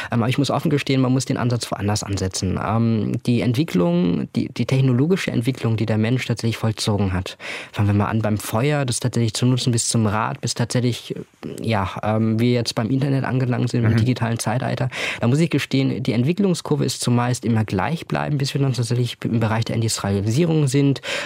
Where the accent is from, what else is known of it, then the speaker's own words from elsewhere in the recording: Germany; now in Hannover, Germany; ich komme aus dem Umland von Hamburg, wir sind dann nach Hannover gezogen, große Stadt.